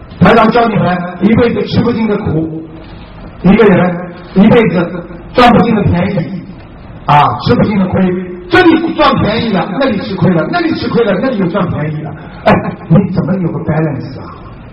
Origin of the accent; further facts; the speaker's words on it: China; 我们中国人很多人就是为了一个人家一个面子